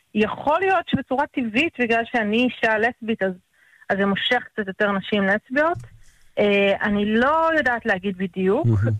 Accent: Northern District, Israel; שם נולדתי, שם גדלתי, גם זוגתי, שתינו מרמת הגולן.

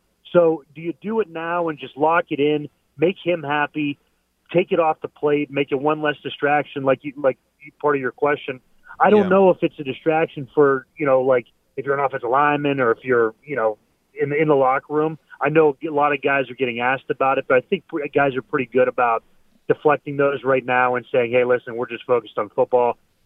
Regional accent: Ohio, United States; I'm a fan. I grew up in Northeast Ohio. There's that level of pride.

